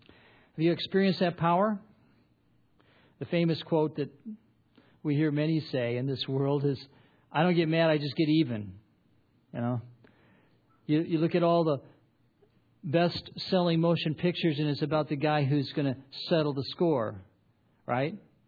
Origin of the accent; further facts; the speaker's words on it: Michigan, United States; I grew up in Michigan